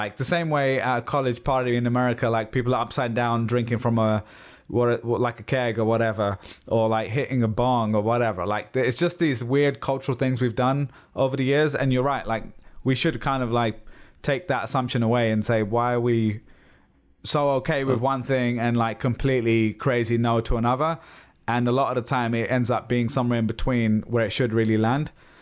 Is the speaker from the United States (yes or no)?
no; England, United Kingdom; And I'm English, so I completely get it, right?